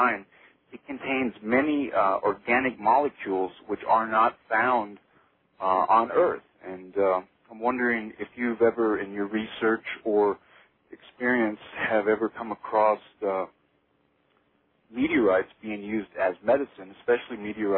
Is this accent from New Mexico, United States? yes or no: yes; Silver City, New Mexico, United States; I'm from Silver City, New Mexico.